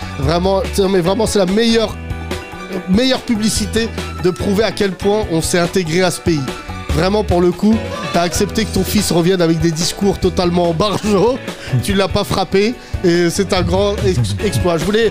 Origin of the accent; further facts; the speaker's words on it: Tunisia; Nous sommes des Tunisiens. Nous sommes des Tunisiens, c'est pas des extraterrestres.